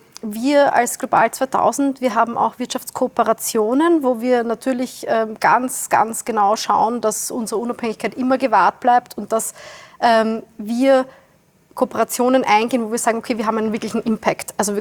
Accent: Wiener Neustadt, Lower Austria, Austria; Ich komme aus Wiener Neustadt, südlich von Wien.

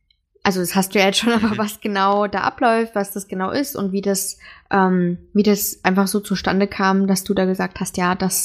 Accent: Magdeburg, Saxony-Anhalt, Germany; ihr haltet in Magdeburg, meiner alten Heimatstadt.

